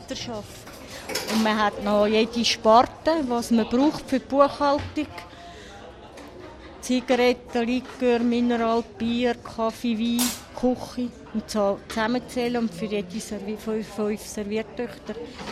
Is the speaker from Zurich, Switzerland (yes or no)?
yes; Zurich, Switzerland; Ich bin eben in Zürich-Unterstrasse aufgewachsen, bin als 19- und 20-Jährige in London und in Paris gewesen, bin aber gern wieder heimgekommen in die Kleinstadt Zürich.